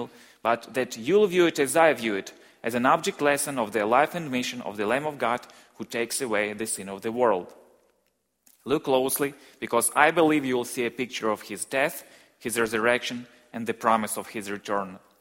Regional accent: Ukraine; My wife Inessa and I came all the way from Ukraine. She's not here at the moment, but she's also in the States. We're here just for about 1 month, and in mid-April, we're going back to Ukraine.

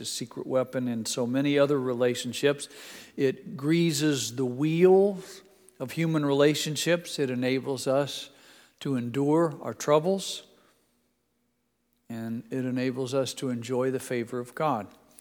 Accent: Indianapolis, Indiana, United States; born there; I tell people that I was born in Indianapolis at Methodist Hospital, and as soon as I realized my mistake, I had my parents take me to a Baptist church.

